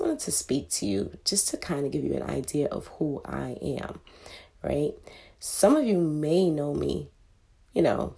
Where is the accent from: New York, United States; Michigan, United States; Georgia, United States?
New York, United States; Brooklyn; also born or lived in Queens / Hartford, Connecticut; I was born and raised in Brooklyn and Queens, New York. Also in Hartford, Connecticut. For those that don't know, I did represent CT for quite some time. Still have some family out there too.